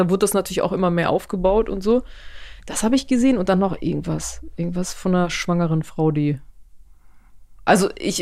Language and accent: German; Geesthacht, Schleswig-Holstein, Germany; Weil ich komme aus Geesthacht und das sind auch 30.000. Hm. Also da bin ich auch aufgewachsen.